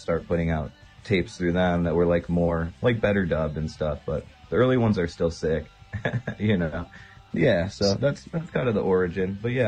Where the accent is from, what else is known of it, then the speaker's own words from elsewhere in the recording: Cleveland, Ohio, United States; Yeah. So I'm from Cleveland, and then I actually started toying with the idea.